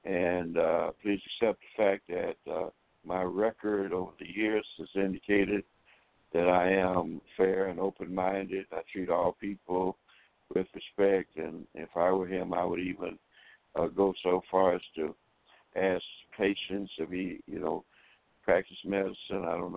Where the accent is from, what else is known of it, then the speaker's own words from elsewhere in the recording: Alabama, United States; at least in many southern states where I grew up in Alabama